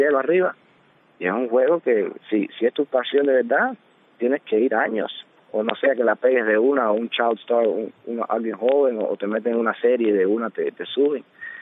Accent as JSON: {"language": "Spanish", "country": "Cuba", "said": "a mí, que soy cubano, nadie me lo quita."}